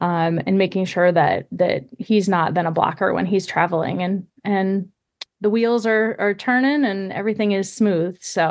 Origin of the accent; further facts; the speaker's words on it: Michigan, United States; now in Chicago, United States; So I live in the Chicago suburbs, lived here for a long time. I grew up in Michigan.